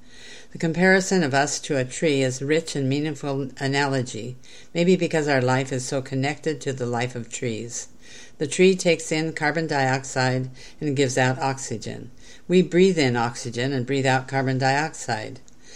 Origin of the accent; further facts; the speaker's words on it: Pacific Northwest, United States; I grew up in the Northwest, where we have some of the world's most beautiful trees.